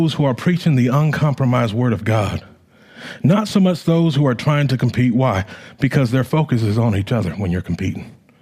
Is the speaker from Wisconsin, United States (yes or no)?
no; California, United States; You know, growing up in California, I didn't like driving the highways. We have Highway 101.